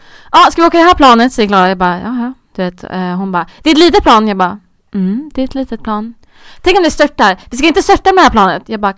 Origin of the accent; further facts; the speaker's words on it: Uddevalla, Västra Götaland County, Sweden; Vi var i Uppsala på final. Även fast vi är från Uddevalla, liksom.